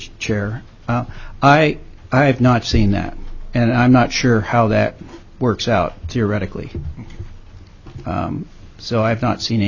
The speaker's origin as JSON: {"language": "English", "town": "Wrangell", "region": "Alaska", "country": "United States", "tie": "born or raised there", "lives_now": "Juneau, United States", "said": "family physician, born and raised in Wrangell, Alaska, and have lived and practiced family medicine in Juneau since 1984."}